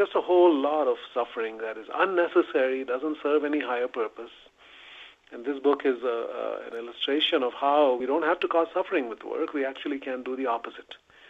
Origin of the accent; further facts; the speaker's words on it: India; I'm originally from India, and one of the sort of darkest things about India is the caste system.